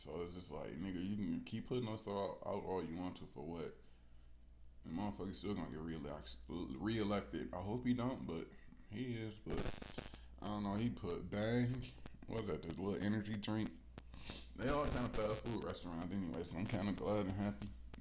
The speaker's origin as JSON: {"language": "English", "town": "Detroit", "region": "Michigan", "country": "United States", "said": "bitch, I'm not from out here, I'm from Detroit. That's my excuse for everything. Bitch, I'm from Detroit."}